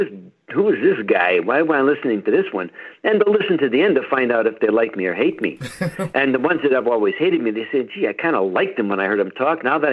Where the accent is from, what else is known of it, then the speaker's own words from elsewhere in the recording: Chicago, Illinois, United States; he and I, we are both from the South Side, city of Chicago.